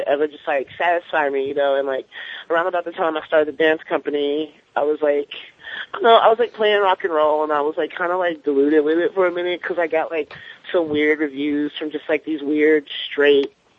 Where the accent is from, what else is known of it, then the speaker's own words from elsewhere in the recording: Triana, Alabama, United States; Like, I grew up in Triana. Like, it's like I looked on the Wikipedia for my hometown. It's like population 400.